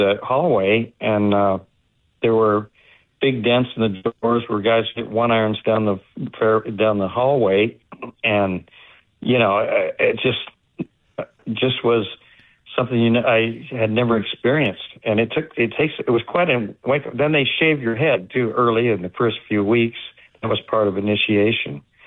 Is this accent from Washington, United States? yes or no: yes; Seattle, Washington, United States; Well, I know. I mean, I come in from Seattle.